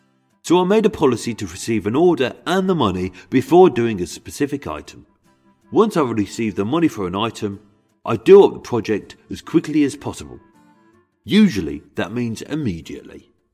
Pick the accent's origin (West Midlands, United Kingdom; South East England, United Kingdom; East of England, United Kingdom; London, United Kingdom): West Midlands, United Kingdom; Birmingham; accent: Brummie; This week, even though William was an American, I shall perform this in my birth accent. As being a Brummie, I used to sound like Benny from Crossroads.